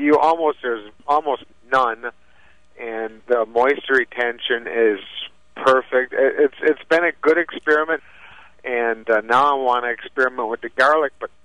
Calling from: Rosholt, Wisconsin, United States; I'm calling you from Rosholt, Wisconsin, central Wisconsin.

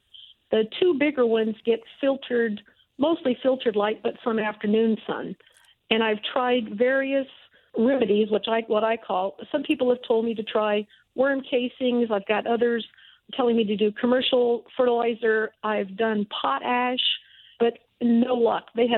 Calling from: Sarasota, Florida, United States; I am calling from Sarasota, Florida.

